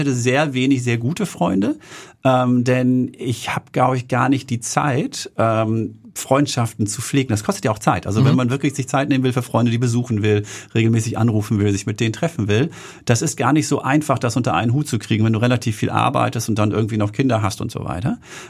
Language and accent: German; Herten, North Rhine-Westphalia, Germany; also born or lived in Herne; Genau, Herten. Da komme ich her. Da bin ich geboren nicht, aber dann als Fünfjähriger hingezogen. Ich bin in Herne geboren, was nicht unbedingt viel schöner ist.